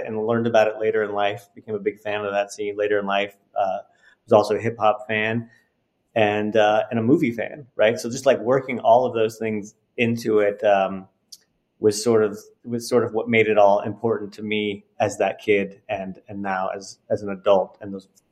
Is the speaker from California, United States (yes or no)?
yes; Oakland, California, United States; also born or lived in Berkeley; Yeah. I grew up I was born in Berkeley. I grew up in Oakland and sort of the East Bay, other areas of the East Bay.